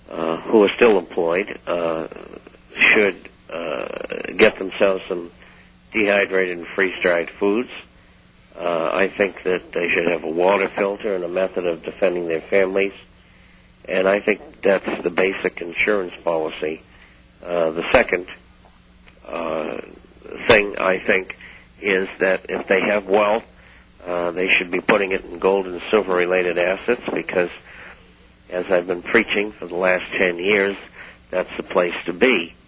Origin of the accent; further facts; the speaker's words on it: Boston, Massachusetts, United States; And I come from Boston, so I know a great deal about it